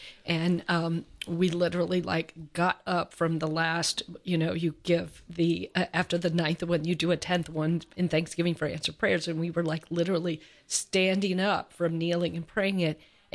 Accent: Louisville, Kentucky, United States; Yes, that's where I'm from, my hometown.

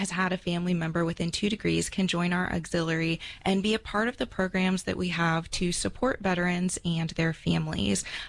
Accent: Ohio, United States; also born or lived in San Antonio, United States; I'm a 90s kid, so everybody, like, I knew, you know, there were a lot of kids. I grew up in San Antonio and then Ohio

